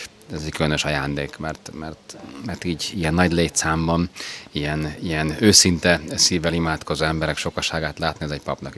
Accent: Mosonmagyaróvár, Győr-Moson-Sopron, Hungary; born there; Moson-Magyaróváron születtem

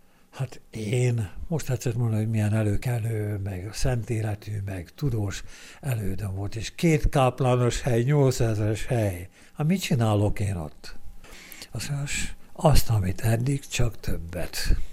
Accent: Pest, Hungary; onnan nem jöttem el szívesen, mert szülőfalum szomszéd faluja volt, ugye városa, mert városra avatták közben, ugye Turát, város lett

